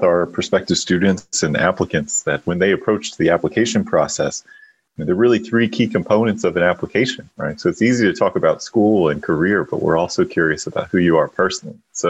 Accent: North Carolina, United States; Of course, my home state. Our longtime listeners will know I'm an enthusiastic North Carolinian.

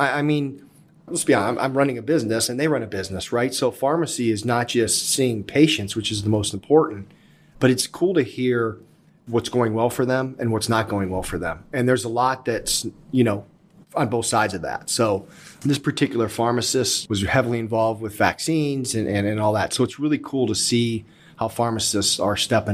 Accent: Ohio, United States; Yeah, I'm originally from Ohio. Just honestly come from a long line of basketball family.

